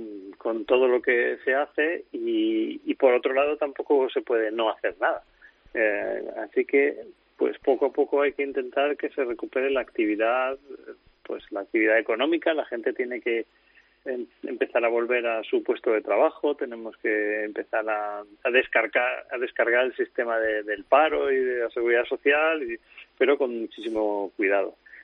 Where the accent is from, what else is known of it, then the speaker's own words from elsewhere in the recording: Madrid, Community of Madrid, Spain; Aunque soy de Madrid